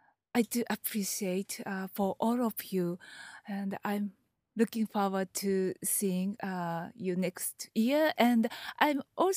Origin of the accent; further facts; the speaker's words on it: Yokohama, Kanagawa, Japan; English is a second language; I'm from Yokohama, Japan.